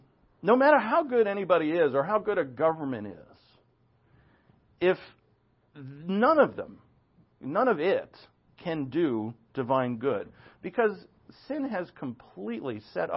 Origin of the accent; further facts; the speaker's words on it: New England, United States; I grew up in New England, and it's just packed with people.